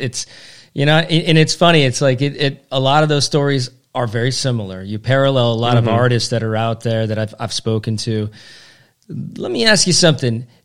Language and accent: English; Oregon, United States; also born or lived in San Diego, United States; I mean, I grew up in Oregon, but I did spend my last couple years of high school in North County, San Diego.